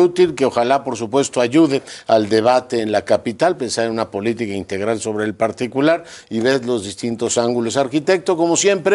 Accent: Mexico City, Mexico; Yo soy nativo de la Condesa

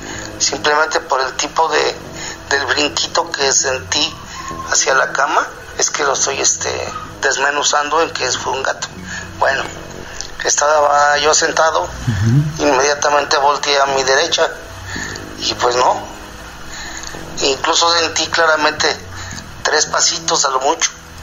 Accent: Querétaro, Mexico; Tengo 51 años. Soy de aquí de Querétaro, Querétaro.

